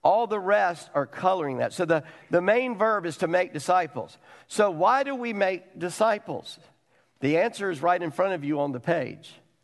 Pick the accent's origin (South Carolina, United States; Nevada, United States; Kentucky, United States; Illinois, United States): South Carolina, United States; English is a second language; As I said, I grew up in South Carolina, so English, I took that as a second language.